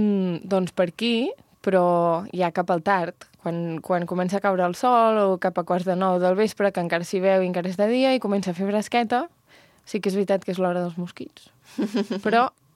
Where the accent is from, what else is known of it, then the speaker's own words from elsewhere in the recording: Vilafranca del Penedès, Catalonia, Spain; Aquí som molt de Vilafranca, ens agrada molt la festa major, moltíssim.